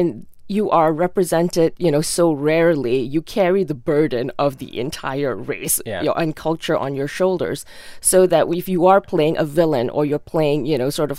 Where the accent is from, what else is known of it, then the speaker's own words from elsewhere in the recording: Malaysia; moved away as an adult; now in United States; You know, I grew up in Malaysia. I came over to the States when I was 18, and I've worked in TV for 16 years.